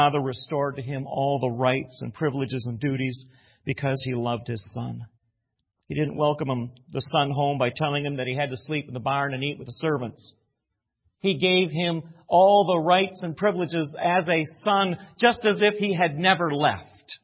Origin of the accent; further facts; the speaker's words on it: Watertown, New York, United States; born there; On my birth certificate at home, it shows that I was born on April 10th, 1958, in Watertown, New York